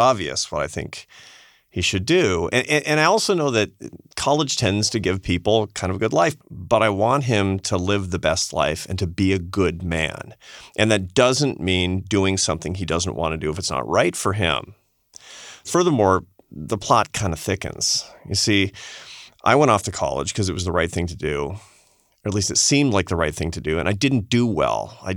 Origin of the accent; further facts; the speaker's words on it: Seattle, Washington, United States; I'm a city boy. I'm from Seattle.